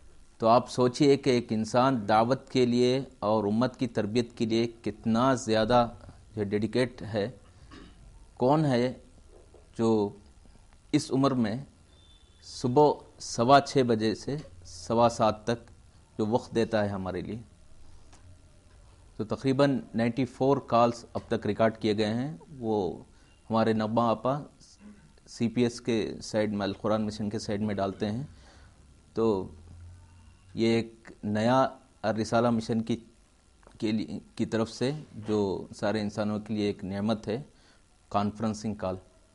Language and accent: Hindi; Umarabad, Tamil Nadu, India; उमराबाद का रहने वाला हूँ जो तमिलनाडु में है।